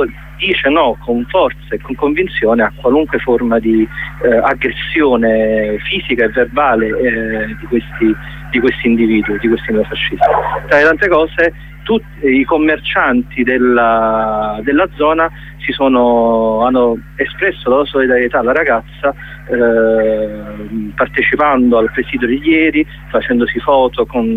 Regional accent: Naples, Campania, Italy; per noi che siamo napoletani e quindi comunque fieri di essere del Sud Italia

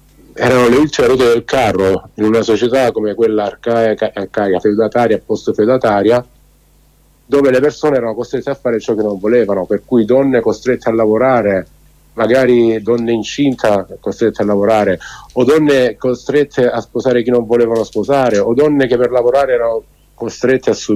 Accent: Apulia, Italy; te lo dico da salentino adesso

